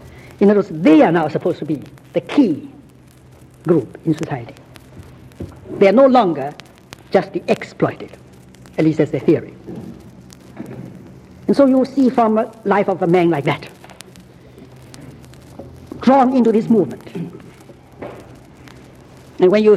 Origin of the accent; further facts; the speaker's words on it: Shanghai, China; And right there in my hometown, Shanghai, more than once, I've had occasion to go to a Western hotel.